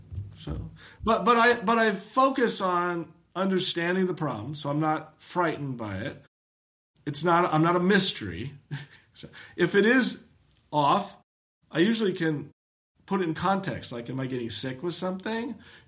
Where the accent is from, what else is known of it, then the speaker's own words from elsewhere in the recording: Seattle, Washington, United States; So I'm from Seattle, so east meets west there, right?